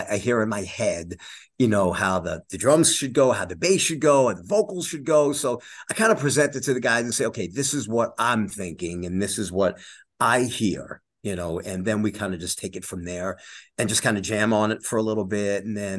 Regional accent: Long Island, New York, United States; So we've known Danny for a while because we're both from Long Island, New York.

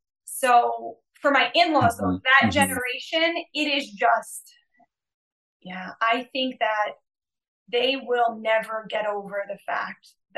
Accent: United States; But the second layer is that I'm American

